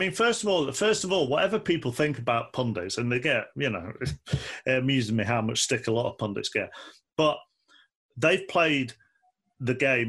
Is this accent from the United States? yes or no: no; Manchester, North West England, United Kingdom; because I'm a Mancunian and because I'm a known Mancunian